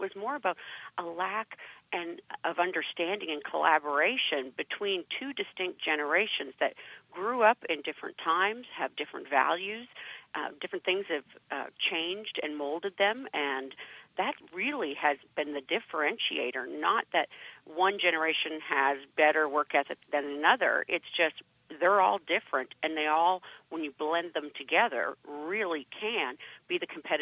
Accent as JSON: {"language": "English", "country": "Canada", "moved": "yes", "lives_now": "United States", "said": "I'm actually Canadian, and I relocated to the U.S. about 14 years ago."}